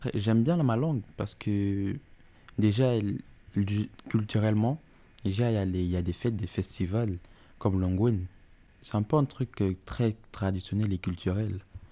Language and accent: French; Cameroon; first language Bamoun; French is a second language; now in France; adolescent de 15 ans. Je suis en France depuis quelques 2 ans, 3. Et ma langue natale, c'est le Bamoun. Le Bamoun, c'est une langue pas très connue, surtout en France, ici. Mais au Cameroun, oui, parce que c'est une ethnie, une très grande ethnie